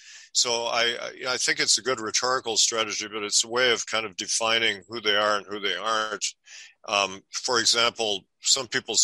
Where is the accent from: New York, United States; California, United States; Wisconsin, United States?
Wisconsin, United States; Milwaukee; because I'm from Milwaukee and the Coens are from Minneapolis.